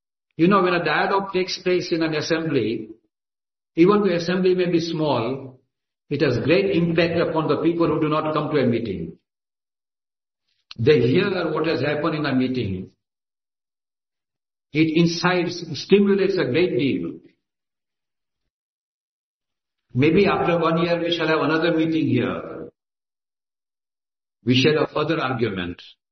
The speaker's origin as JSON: {"language": "English", "country": "India", "first_language": "gu", "second_language": "English", "said": "I cannot speak Gujarati, which is my mother tongue. I cannot speak Hindi, which is my national language."}